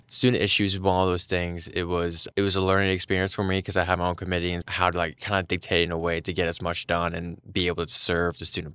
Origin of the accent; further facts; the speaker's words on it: Oak Ridge, United States; I am a political science major here at SEMO. I'm here to talk about student government, and I'm from Oak Ridge.